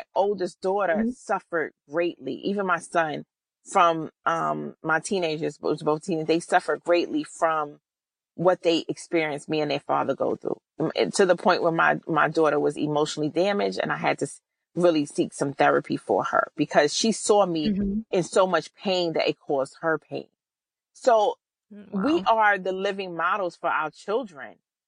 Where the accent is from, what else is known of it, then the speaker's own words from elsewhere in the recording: New York City, New York, United States; Cause look, I'm from New York City and I'm scared of heights, you know